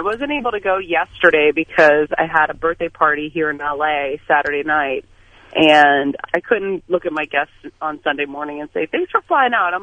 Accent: Boston, Massachusetts, United States; I grew up in Boston. We hate the Lakers just as much as Lakers hate us.

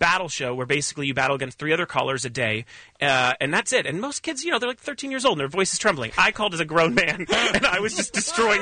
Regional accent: Woodland Hills, California, United States; I grew up in Woodland Hills, which next door to Calabasas, which other than being the Satan home of the Kardashians, it is also called Calablacklist. It's so white bread.

